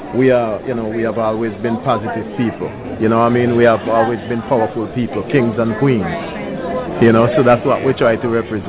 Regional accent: St. Vincent & Grenadines; now in Maryland, United States; I'm based in Maryland, right? I'm from St. Vincent originally, you know

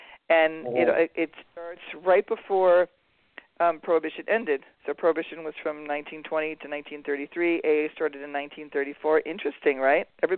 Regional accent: California, United States; like, we're from California. We have, like, some of the best pot in the world.

